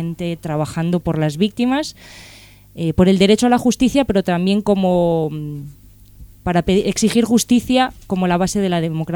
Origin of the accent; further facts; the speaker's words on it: La Plata, Buenos Aires Province, Argentina; born there; Yo digo eso porque yo no soy solo española. Yo nací en Argentina, en La Plata, en el año 76.